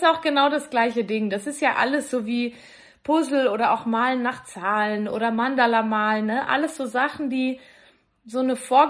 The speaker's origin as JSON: {"language": "German", "region": "Valais", "country": "Switzerland", "said": "ich komme ja aus dem Wallis ursprünglich"}